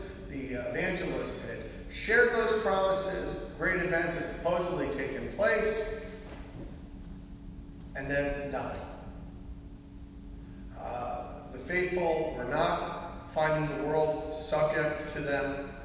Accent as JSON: {"language": "English", "region": "New York", "country": "United States", "tie": "born or raised there", "said": "When I grew up outside of New York, and this was in a different television age, the local station, WABC Channel 7, had the 4:30 movie, which showed every day."}